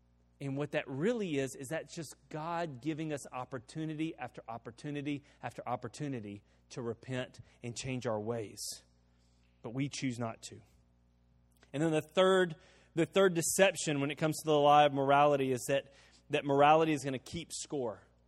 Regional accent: United States; And he's Arab. I'm American. We're both in Finland.

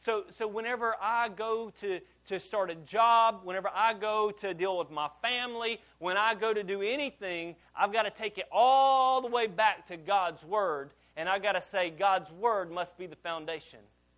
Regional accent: Louisiana, United States; So what's bad is I'm from Louisiana, so it's not much better.

